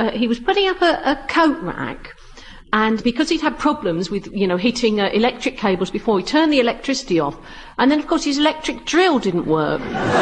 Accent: Erith, London, United Kingdom; about my hometown of Erith, implying that it wasn't exactly Manhattan of a Friday night

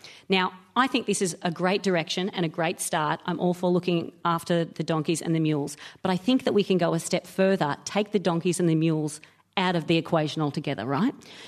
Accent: Australia; I'm Australian.

